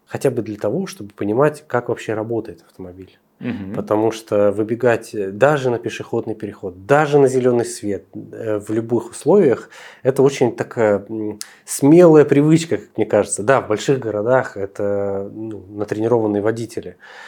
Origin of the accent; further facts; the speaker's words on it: Russian Far East, Russia; я тоже с Дальнего Востока